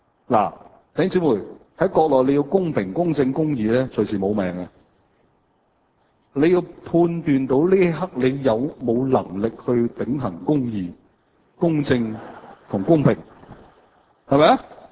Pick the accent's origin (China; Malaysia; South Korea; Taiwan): China; Guangdong; 我們廣東人很難明白的